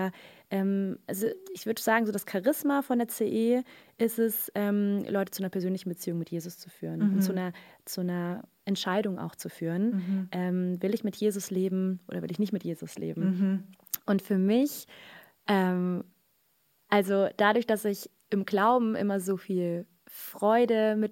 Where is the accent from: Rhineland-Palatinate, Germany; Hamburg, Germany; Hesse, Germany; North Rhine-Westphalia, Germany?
Hesse, Germany; Fulda; Also ich komme aus der Mitte von Deutschland, aus Fulda, bin in einem kleinen Dorf aufgewachsen und christliche Familie. Ich bin die jüngste von 4 Kindern, 3 ältere Geschwister und bin eben in der Fuldaer Gegend aufgewachsen